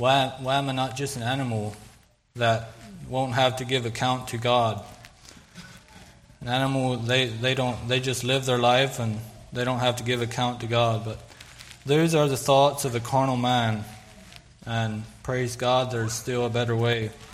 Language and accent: English; Pennsylvania, United States; born there; So I was born, and … My wife is Sarah, and we have two children. I was born in Lancaster County, Pennsylvania. I have five brothers and five sisters.